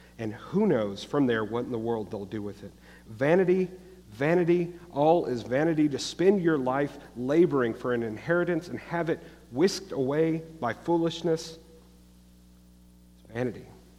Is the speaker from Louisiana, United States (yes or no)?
yes; Baton Rouge, Louisiana, United States; Many of you know I grew up in South Louisiana down in Baton Rouge.